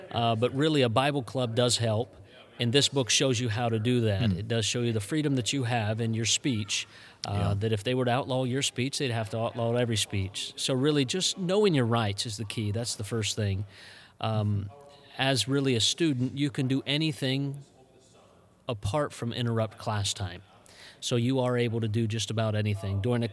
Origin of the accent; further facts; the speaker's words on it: Jersey Shore, Pennsylvania, United States; also born or lived in Denver, United States; And I figured it was time to move back home. I'm from Jersey Shore, Pennsylvania, so I decided to move back home at that point.